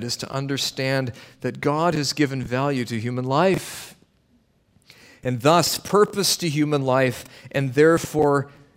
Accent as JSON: {"language": "English", "country": "Canada", "said": "Well, I'm from Canada."}